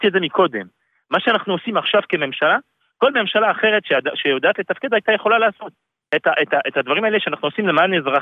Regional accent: France; Hebrew is a second language; now in Israel; אני בא מצרפת, כפי שאתה שומע.

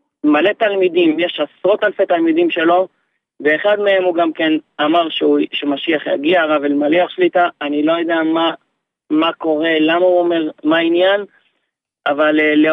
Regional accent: Jerusalem District, Israel; אני גדלתי בשכונת שמואל הנביא.

